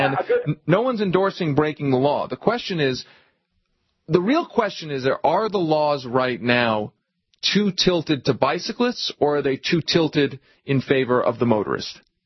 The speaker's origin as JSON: {"language": "English", "town": "Philadelphia", "region": "Pennsylvania", "country": "United States", "tie": "born or raised there", "said": "Look, man, I grew up in Philadelphia. Philadelphia is known as the home of road rage."}